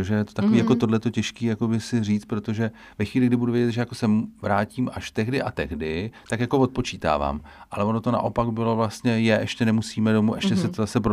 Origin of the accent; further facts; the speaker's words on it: Prague, Czechia; já jsem to řekl sám, že jsem Pražák, čistokrevnej.